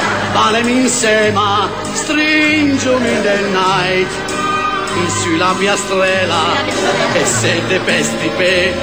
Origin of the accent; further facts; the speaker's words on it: Milan, Lombardy, Italy; E io sono milanese, canterò in milanese.